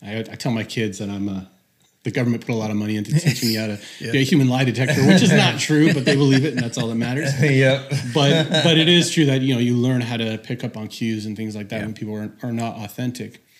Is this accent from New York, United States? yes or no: no; California, United States; I'm from Northern California, bro.